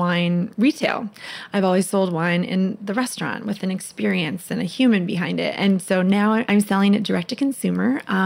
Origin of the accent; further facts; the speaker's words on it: United States; And then as much as I'm Lebanese American and I love Lebanese food